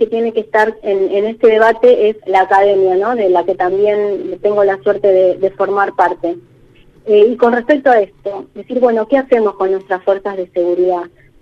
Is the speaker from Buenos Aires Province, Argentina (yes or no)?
no; Viedma, Río Negro, Argentina; y además soy de Viedma, entonces, bueno, tengo mi corazoncito con todos ustedes.